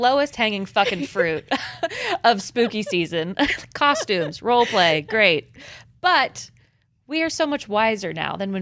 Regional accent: Midwest, United States; Did you like how I'm from the Midwest when I said tapping in?

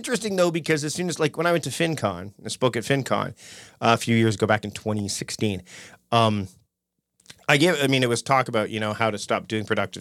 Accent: Canada; I'm Canadian.

